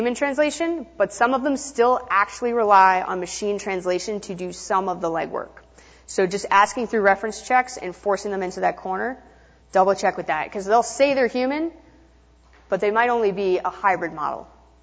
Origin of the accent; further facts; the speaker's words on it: Boston, Massachusetts, United States; I don't bite, I promise. Even though I'm from Boston.